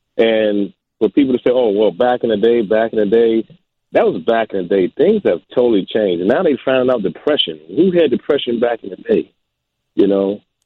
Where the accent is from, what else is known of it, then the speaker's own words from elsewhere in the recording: Inglewood, California, United States; Inglewood.